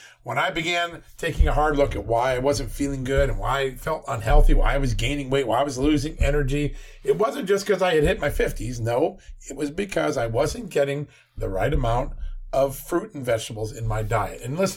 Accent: Virginia, United States; Regent University in my home state of Virginia.

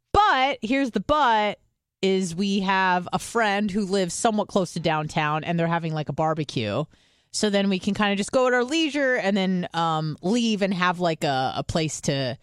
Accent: California, United States; I'm from California.

